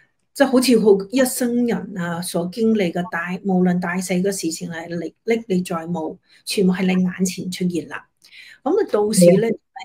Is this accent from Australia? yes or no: no; Hong Kong; 我哋香港人